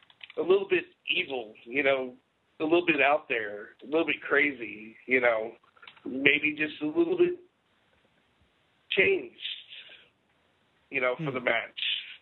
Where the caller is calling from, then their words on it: Fort Worth, Texas, United States; Fort Worth.